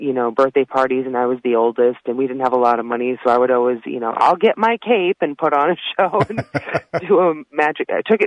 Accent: Massachusetts, United States; now in Chicago, United States; Stephen Colbert and Steve Carell and all of them were at Second City, and I hadn't even heard of that growing up in Massachusetts. But basically, Second City is what brought me to Chicago

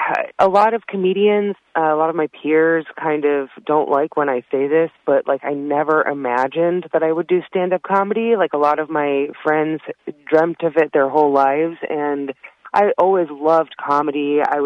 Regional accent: Massachusetts, United States; now in Chicago, United States; Stephen Colbert and Steve Carell and all of them were at Second City, and I hadn't even heard of that growing up in Massachusetts. But basically, Second City is what brought me to Chicago

